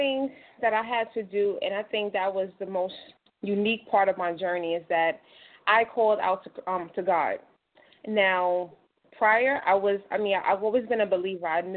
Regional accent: Brooklyn, New York, United States; So I am I'm from Brooklyn, New York, lived here my entire life.

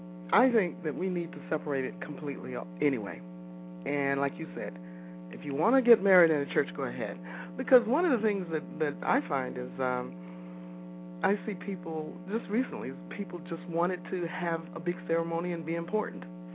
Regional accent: Detroit, Michigan, United States; also born or lived in Greenville, United States; Well, I'm a Midwesterner by birth. I grew up in Detroit, but for a short stint, we were in South Carolina, Greenville, actually.

